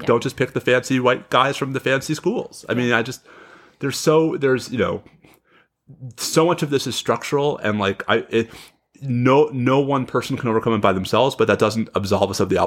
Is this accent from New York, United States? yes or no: yes; New York City, New York, United States; one of the things for which I am just always grateful about having had the opportunity to grow up as a kid in New York City